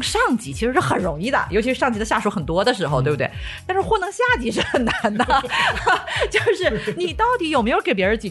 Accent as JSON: {"language": "Chinese", "region": "Shandong", "country": "China", "tie": "born or raised there", "moved": "yes", "said": "我就是从我们老家，对吧，山东一个小城市，然后来到了当时正如火如荼建设的大北京"}